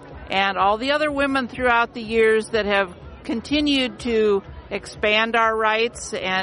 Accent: Boone, Iowa, United States; I am from Boone, Iowa.

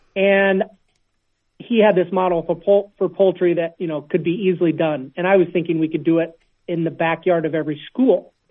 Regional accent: Strawberry Point, Iowa, United States; moved away; And I grew up in Iowa, Strawberry Point.

